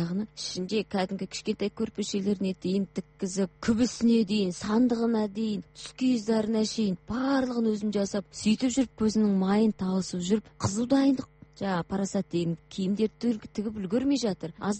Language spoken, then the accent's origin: Kazakh; Petropavl, North Kazakhstan Region, Kazakhstan; Сондықтан мен өзімді Қызылжардың қызыл сөзі қызымын деп айтамын өзімді.